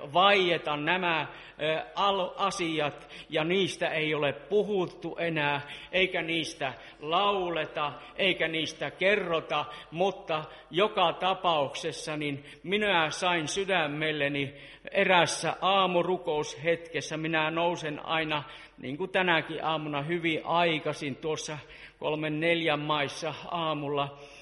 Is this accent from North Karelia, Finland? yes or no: yes; Joensuu, North Karelia, Finland; Kun olin nuori 70-luvulla, minä hyvin usein olin kuuntelemassa Joensuussa minun kotikaupungissa.